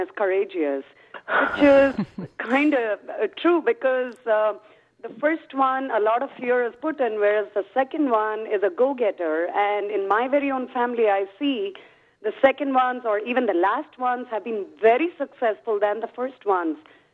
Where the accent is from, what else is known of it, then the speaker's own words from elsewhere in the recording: India; I come from a different culture altogether. I come from India